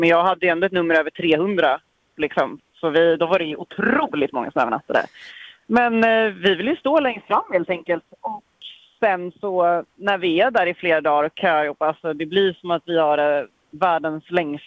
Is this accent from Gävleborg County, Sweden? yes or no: no; Nacka, Stockholm County, Sweden; now in Mölndal, Sweden; När den turnén var så bodde jag fortfarande i Nacka kommun, Stockholm, där jag kommer ifrån.